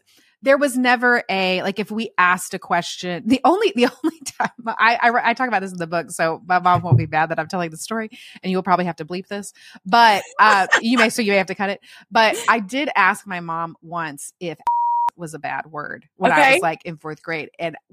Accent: Texas, United States; now in Alabama, United States; As a Texan, I care a lot about queso. Mm-hmm. I'm always going to prefer a yellow queso. I live in Alabama that doesn't care about yellow queso

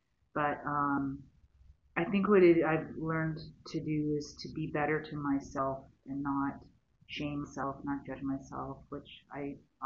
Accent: Canada; I'm from Canada. I've traveled to a couple of companions, and we live just south, I guess, near Kitchener, near Toronto

